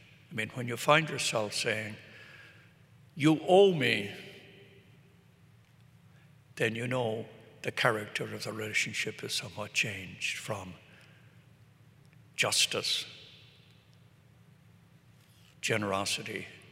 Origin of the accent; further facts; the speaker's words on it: Brooklyn, New York, United States; And by the way, I grew up in Brooklyn and I used to serve Mass for Father Murphy